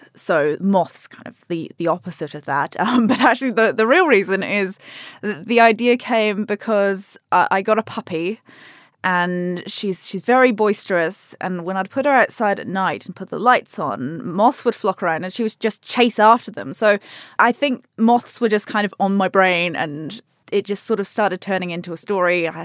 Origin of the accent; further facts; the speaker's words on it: New Zealand; But also, I'm a Kiwi. That's what I know. I know I don't sound like a Kiwi, but I was born here.